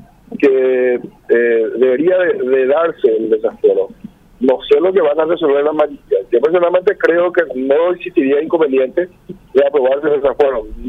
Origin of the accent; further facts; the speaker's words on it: Paraguay; todos como ciudadanos paraguayos, seamos senadores, diputados, estamos obligados a ponernos a disposición de la justicia